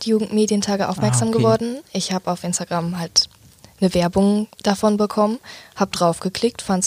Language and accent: German; Eifel, Germany; Ich komme aus der Eifel tatsächlich, circa 2 Stunden Fahrt von hier.